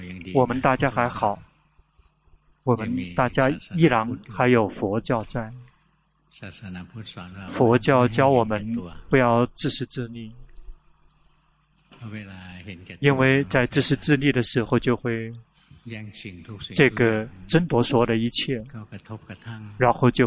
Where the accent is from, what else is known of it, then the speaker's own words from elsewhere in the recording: Thailand; 我们泰国人所以就会比较尊重，把他这个奉为国母。